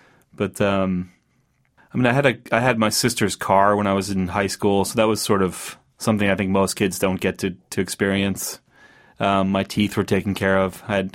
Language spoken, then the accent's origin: English; Potomac, Maryland, United States; also born or lived in New York / Connecticut / Philadelphia; Well, I'm actually from Maryland, but I was born in New York. And my family moved to first Connecticut. I was a baby in New York, moved to Connecticut, then Philadelphia. But I grew up in Maryland.